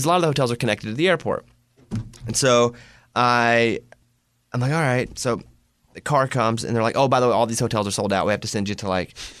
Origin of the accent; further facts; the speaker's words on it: Mountain Pine, Arkansas, United States; Again, I'm from Mountain Pine, Arkansas, population 700. I'm a food stamp kid.